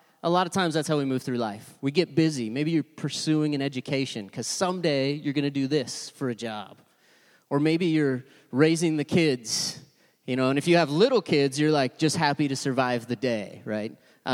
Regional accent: Montana, United States; Full disclosure, I grew up in Montana. Don't judge me.

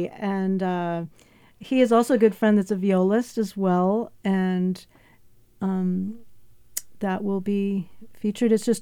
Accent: New York, United States; as well as him going off to my home state of New York to make it big in the rest of the planet.

